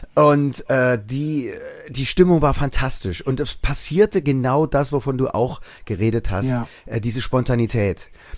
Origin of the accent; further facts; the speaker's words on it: East Germany, Germany; Ich bin ja Ossi